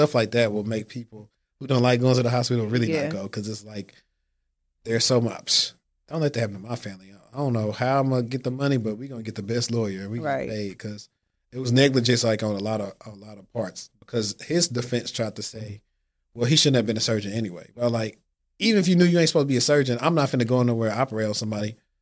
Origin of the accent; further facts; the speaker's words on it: Louisiana, United States; I'm from Louisiana.